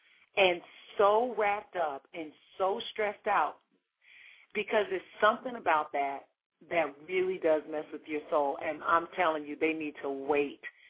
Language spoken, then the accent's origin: English; New Jersey, United States; that know where I'm from, and I'm from New Jersey and that whole thing.